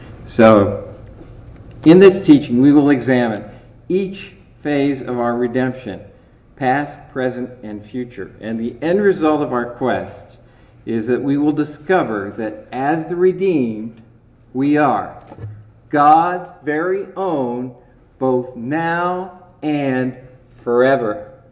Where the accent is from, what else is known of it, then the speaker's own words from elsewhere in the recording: Richmond, Virginia, United States; born there; because I was born in Richmond, Virginia, and she grew up in Southeast Asia.